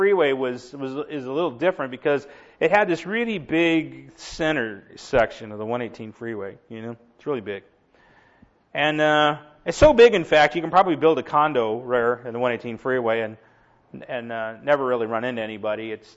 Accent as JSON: {"language": "English", "town": "Los Angeles", "region": "California", "country": "United States", "tie": "born or raised there", "said": "I grew up in Los Angeles, and so we didn't really have like open spaces."}